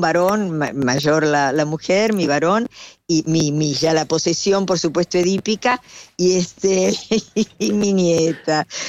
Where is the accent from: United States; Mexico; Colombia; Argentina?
Argentina; Buenos Aires; born or raised there